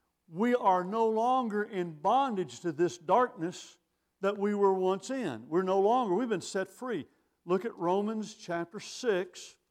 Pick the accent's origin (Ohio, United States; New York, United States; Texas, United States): Texas, United States; born there; Yes, I was born in Texas.